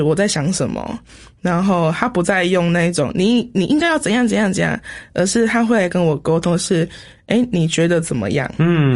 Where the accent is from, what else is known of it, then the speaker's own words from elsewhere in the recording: Tainan, Taiwan; 毕竟我是在台南南部长大的